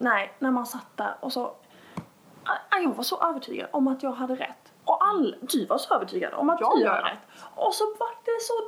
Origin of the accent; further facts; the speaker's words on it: Skåne, Sweden; Sen vet vi också att vi är skåningar. Det kan vara svårt att höra. Och så pratar vi jävligt fort.